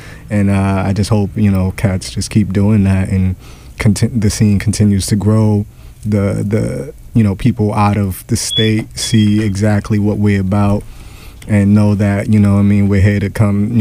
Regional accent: Boston, Massachusetts, United States; also born or lived in Chelsea; I am from Boston by way of Chelsea, Mass.

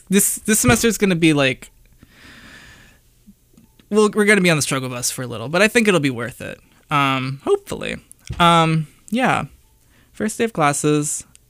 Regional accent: Ohio, United States; I feel like Ohio is where I am from, if you were not aware, which is why I'm doing a whole set around Ohio.

